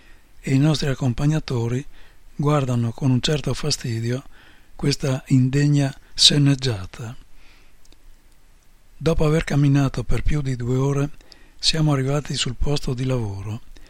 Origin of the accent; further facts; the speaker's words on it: Friuli-Venezia Giulia, Italy; O friulani, sì, siamo della provincia di Udine e abitiamo vicino a Udine